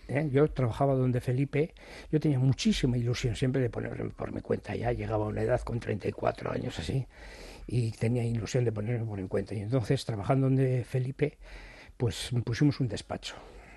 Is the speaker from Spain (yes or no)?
yes; Bilbao, Basque Country, Spain; Iba andando, desde Achuri, que nosotros somos de Achuri